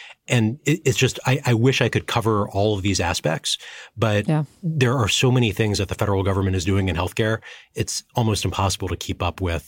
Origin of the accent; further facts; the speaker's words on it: Baltimore, Maryland, United States; I interned at the Baltimore Sun. I'm from Baltimore, and that's the local newspaper.